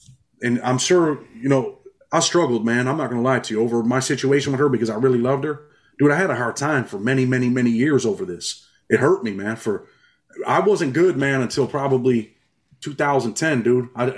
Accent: New York, United States; And I'm like, I'm from New York, bro. I did time in New York State prison before the feds, right?

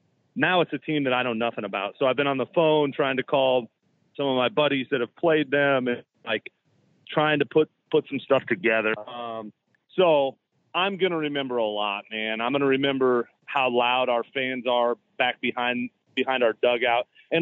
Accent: Iowa, United States; I grew up in Iowa, and so I need a lot of tickets.

